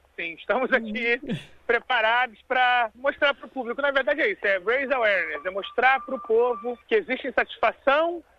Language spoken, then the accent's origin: Portuguese; Brazil; now in Melbourne, Australia; eu sempre, como brasileiro, voto aqui também, porque temos direito de votar em eleições federais.